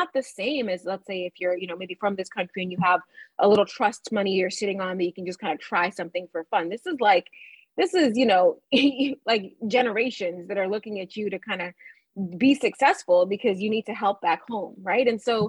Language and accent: English; Nigeria; born there; also born or lived in Liberia; I'm an immigrant, right? My family is from West Africa. My mom and dad are from Ghana. I was born in Nigeria. We lived in Liberia for a period of time and then came here.